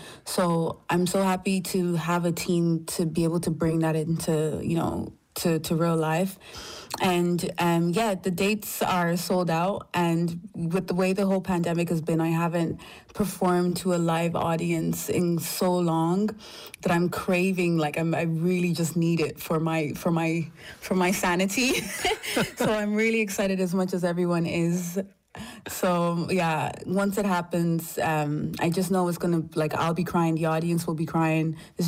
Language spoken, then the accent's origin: English; Tullamore, County Offaly, Ireland; growing up in Tullamore and with the small church that we had set up, it was a Pentecostal church.